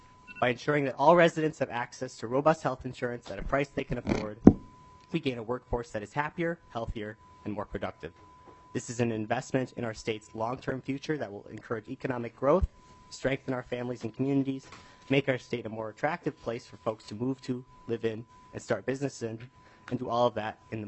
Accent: Excelsior, Minnesota, United States; I'm from Excelsior, Minnesota.

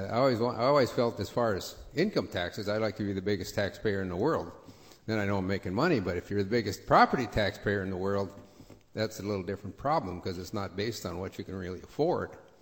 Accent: United States; I'm from Moore County, Sargent Township, and have been there all my life.

